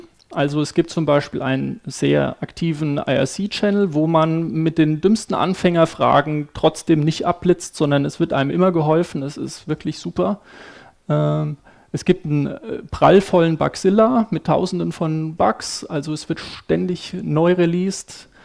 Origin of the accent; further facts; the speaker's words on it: Aschaffenburg, Bavaria, Germany; ich bin aus Aschaffenburg. Das ist hier so eine Nachbarstadt, mehr oder weniger.